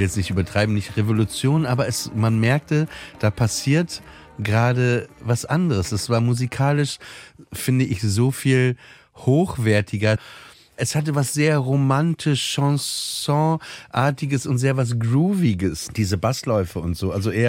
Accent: Papenburg, Lower Saxony, Germany; Ich bin in Papenburg im Emsland aufgewachsen

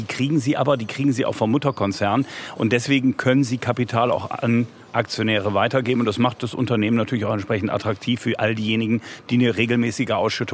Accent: Bremen, Germany; born there; Als gebürtiger Bremer habe ich ja durchaus Bezug zum Schiffbau

